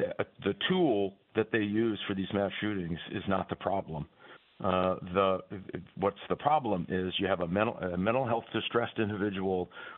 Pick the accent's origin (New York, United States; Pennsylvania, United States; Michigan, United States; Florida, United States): Michigan, United States; we've got to do for people who are just trying to make it all across America, including my home state of Michigan.